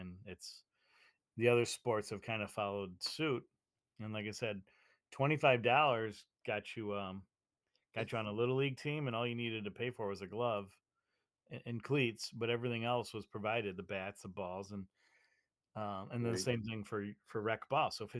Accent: Buffalo, New York, United States; He was he played for my hometown Buffalo Braves and one of the more prolific scorers.

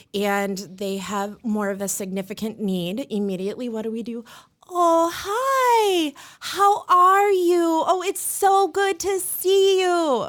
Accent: Hilbert, Wisconsin, United States; Me? Yeah, I'm from Hilbert.

